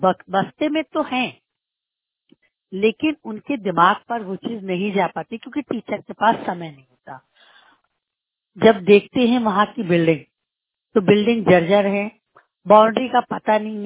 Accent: Uttar Pradesh, India; और मैं बांदा जिले से हूँ।

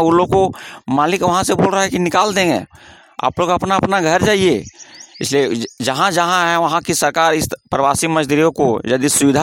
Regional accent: Hazaribagh, Jharkhand, India; ग्राम post उचागाना बिसुंगर, Hazaribagh का रहने वाला हूं।

